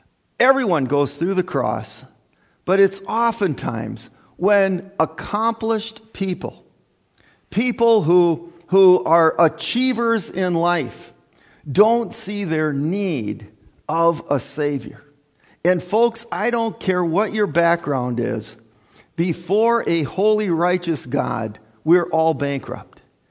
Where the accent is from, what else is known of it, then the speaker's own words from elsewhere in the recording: Minnesota, United States; I come from the Iron Range, and in the Iron Range, Hibbing was the hotshot city, okay? And the rest of us were second-rate citizens.